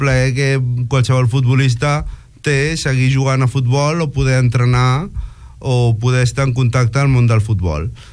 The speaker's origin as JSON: {"language": "Catalan", "town": "Barcelona", "region": "Catalonia", "country": "Spain", "said": "és perquè soc de Montjuïc"}